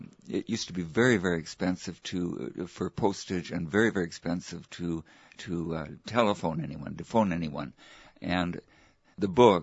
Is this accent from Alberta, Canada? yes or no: no; Vancouver, British Columbia, Canada; born there; I was born in 1940 in Vancouver. I went to UBC, University of British Columbia. Then I did a PhD at Yale.